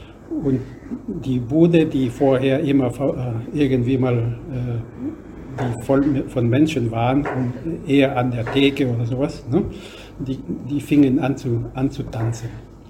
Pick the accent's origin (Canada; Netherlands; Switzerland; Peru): Peru; Anders als bei uns in Lateinamerika. Wir in Peru zum Beispiel, wir möchten immer tanzen.